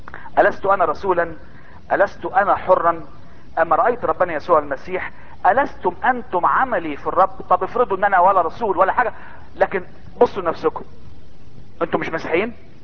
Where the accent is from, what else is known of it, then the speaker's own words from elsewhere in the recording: Egypt; الختم ده طبعا احنا هنا كمصريين فاهمين الحته دي قوي